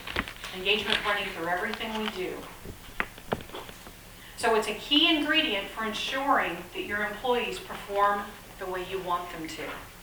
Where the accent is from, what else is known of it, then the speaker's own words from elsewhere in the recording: Texas, United States; I'm from South Texas.